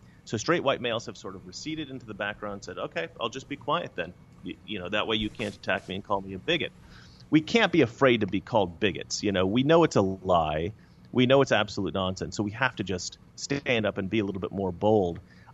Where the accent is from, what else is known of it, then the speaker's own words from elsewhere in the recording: Oregon, United States; Growing up in Oregon was very good for me.